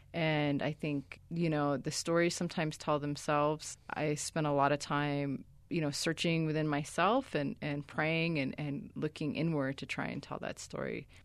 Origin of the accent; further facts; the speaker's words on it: Somalia; I'm from Somalia. And, you know, try Googling Somalia.